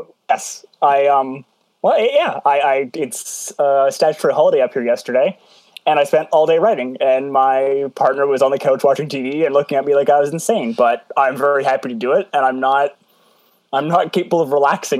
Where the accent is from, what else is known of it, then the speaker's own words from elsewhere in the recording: Canada; now in Guelph, Canada; I'm Canadian.